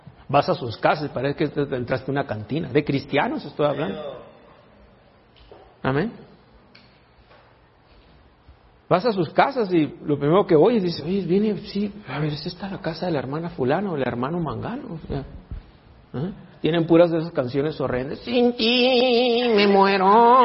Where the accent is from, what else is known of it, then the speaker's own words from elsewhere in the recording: Antioquia, Colombia; somos paisas, la diferencia está que nosotros somos paisas en carne paisa, pero hijos de Dios.